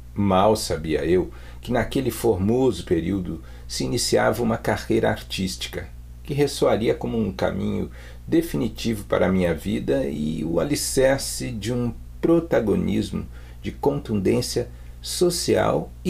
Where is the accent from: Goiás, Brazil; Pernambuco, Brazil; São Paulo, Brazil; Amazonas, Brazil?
São Paulo, Brazil; born there; now in Porto Alegre, Brazil; resido em Porto Alegre, Rio Grande do Sul. Tomei gosto pelas artes primeiro em casa, onde eu nasci, São Paulo